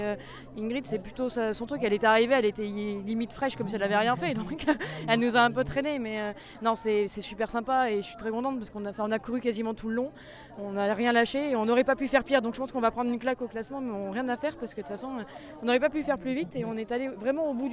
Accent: Nouvelle-Aquitaine, France; on a une petite mascotte qui est un petit mouton basque parce qu'on est du Pays Basque.

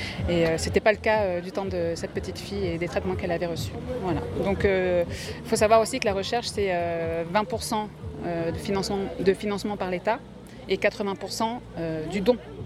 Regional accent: Brittany, France; Et donc, comme nous, on vient de la Bretagne, ça nous semblait logique.

